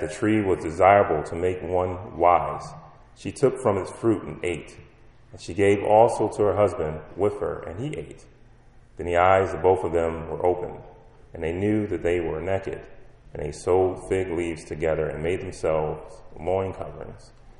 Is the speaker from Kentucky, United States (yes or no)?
yes; Kentucky, United States; I'm originally from Kentucky. I guess the bluegrass state, if you want to say that, Kentucky Derby.